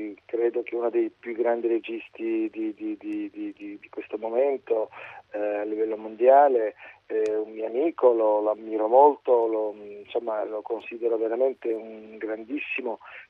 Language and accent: Italian; Turkey; Italian is a second language; now in Italy; io sono 37 anni che vivo in Italia, insomma il mio paese, cioè sono